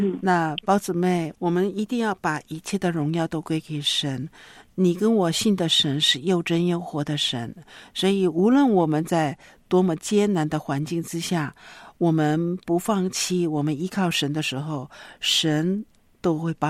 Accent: China; 那我们中国人是不善于表达的

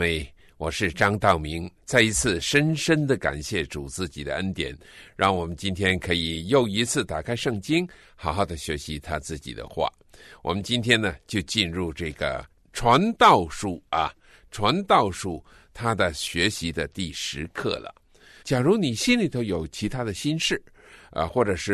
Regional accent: China; 今天我们中国人都很常常挂在嘴巴上的一句话，就是往前看

